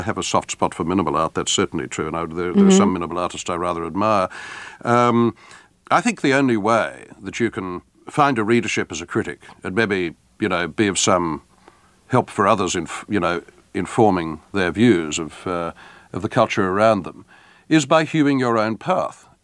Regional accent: Australia; also born or lived in England; when they know I'm Australian

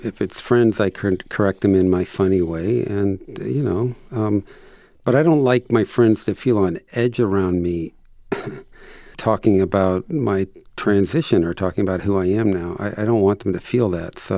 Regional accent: Midwest, United States; I mean, yeah, I grew up in the Midwest. These are homes to me. These are my people.

